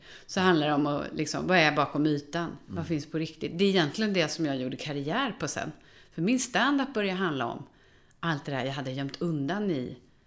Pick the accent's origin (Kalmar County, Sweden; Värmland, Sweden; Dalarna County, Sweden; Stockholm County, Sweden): Kalmar County, Sweden; Hultsfred; Jag är från Hultsfred. Jag har aldrig hållit på med droger.